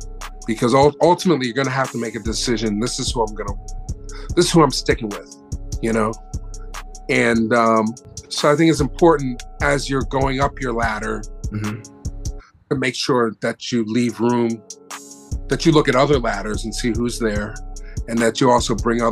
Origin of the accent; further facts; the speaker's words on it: Philadelphia, Pennsylvania, United States; I was born and bred in Philadelphia.